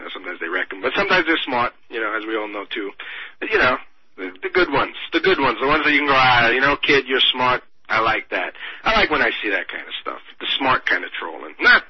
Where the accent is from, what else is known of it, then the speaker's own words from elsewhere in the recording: Tampa, Florida, United States; born there; I was born in Tampa, folks.